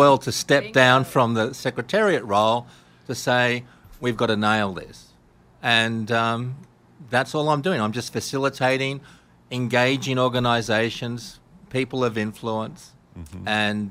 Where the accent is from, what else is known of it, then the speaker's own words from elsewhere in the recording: Australia; Well, the World Kindness Movement is the global body, but I'm here as an Australian